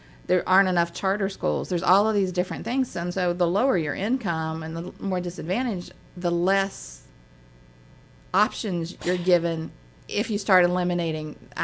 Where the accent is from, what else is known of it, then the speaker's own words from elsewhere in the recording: West Virginia, United States; I grew up in West Virginia, and everyone thinks, well, you know, bad schools, you know, poor.